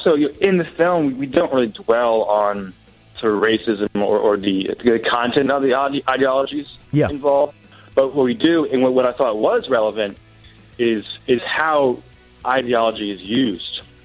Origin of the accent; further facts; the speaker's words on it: Washington, D.C. area, United States; Yeah, I grew up outside of Washington, D.C., which was, the birthplace of hardcore.